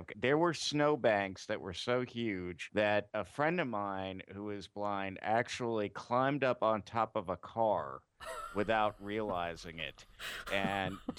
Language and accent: English; South Carolina, United States; now in Baltimore, United States; especially since I'm originally from South Carolina, which doesn't get much snow at all.